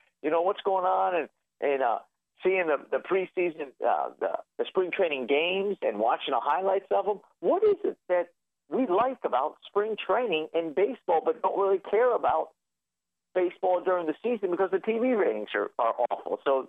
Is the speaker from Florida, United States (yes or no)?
yes; Fort Lauderdale, Florida, United States; And it's so weird because I grew up in Fort Lauderdale going to see the Dodgers.